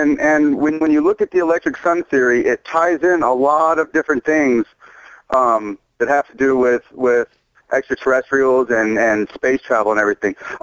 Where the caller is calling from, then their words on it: Montana, United States; I'm from Montana.